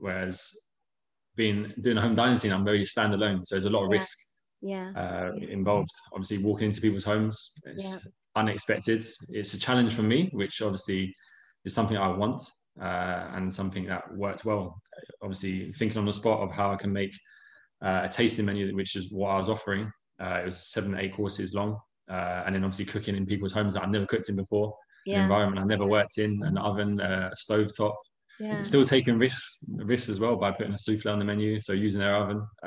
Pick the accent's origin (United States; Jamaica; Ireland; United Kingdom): United Kingdom; England; working for Pierre Kaufman, as an English guy, for me, there was no other better option than to go and see what it was all about, you know.